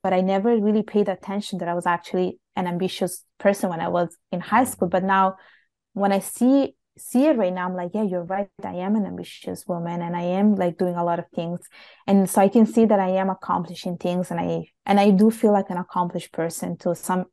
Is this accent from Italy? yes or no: yes; Italy; what it felt like to be a brown girl growing up in Italy. So it's more reflections and introspective reflection of really what it felt like to grow up in Italy. Like I talk about my experience going to a school that was very much Catholic, whereas the religion I was growing up was completely different.